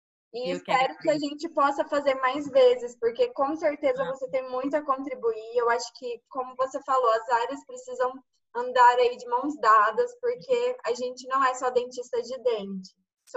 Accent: Minas Gerais, Brazil; Acho que é porque somos mineira. E mineira adora conversar.

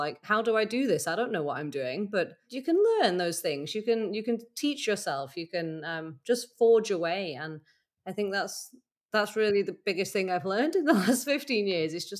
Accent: Manchester, North West England, United Kingdom; I was a city girl. You know, I grew up in Manchester. I loved Manchester.

